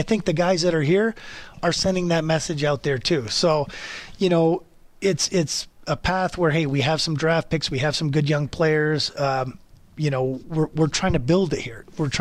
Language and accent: English; United States; now in Calgary, Canada; And I'm American, so, you know, I can firsthand say I love living in Calgary. I love being in Calgary. I've been here, you know, over 20 years now.